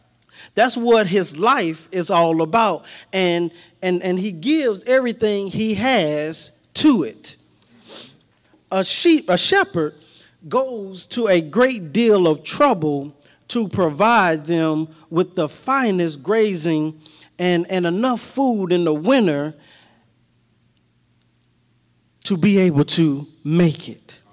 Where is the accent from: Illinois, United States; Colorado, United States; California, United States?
Illinois, United States; East St. Louis; Born and raised in East St. Louis and a little bit of Centerville in me.